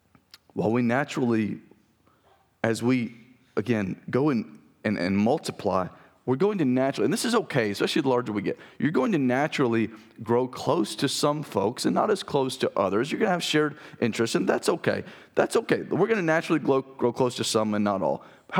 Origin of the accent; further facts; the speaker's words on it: Mississippi, United States; also born or lived in Alabama; And I was born and raised in Mississippi. I say that I'm from Alabama, sort of my hometown, because that's where I remember the most. But I was really born and raised in Mississippi.